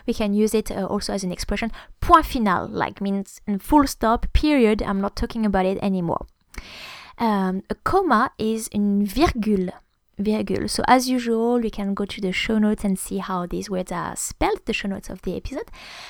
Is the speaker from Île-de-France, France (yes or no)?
no; Grand Est, France; first language French; English is a second language; I'm a native French speaker as well. I grew up in the Champagne region in France.